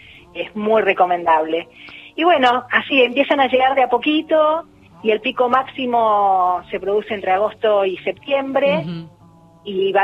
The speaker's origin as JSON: {"language": "Spanish", "region": "Buenos Aires", "country": "Argentina", "tie": "born there", "said": "Yo soy de Capital, vivo en Capital, no, perdón, nací en Capital, vivo en la provincia de Buenos Aires, a 50 kilómetros de la capital"}